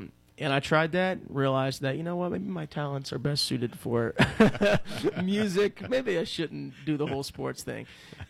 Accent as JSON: {"language": "English", "town": "Ross Township", "region": "Pennsylvania", "country": "United States", "said": "So I'm from the North Hills area, Ross okay. Township."}